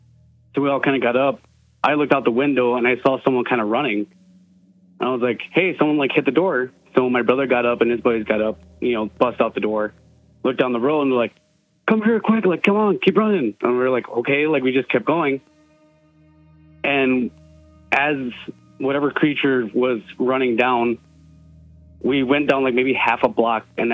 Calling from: Stevens Point, Wisconsin, United States; I called last time. I'm from Stevens Point.

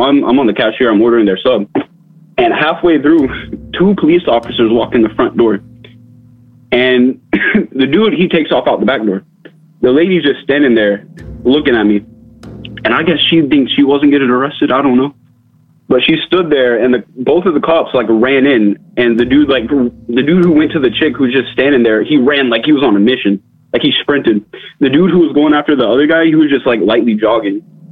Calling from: Tallahassee, Florida, United States; I'm calling from Tallahassee, Florida.

